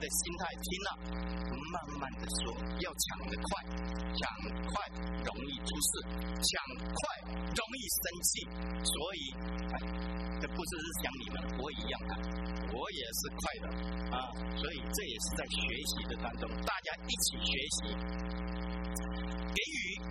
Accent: China; now in United States; 又讲到我们中国人，在美国的中国人，太精英了，太聪明了，反应太快了

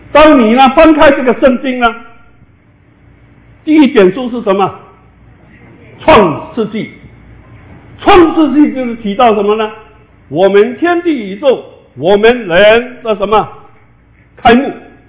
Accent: Kinmen, Fujian, Taiwan; 从我们祖国呢，从我们家乡金门

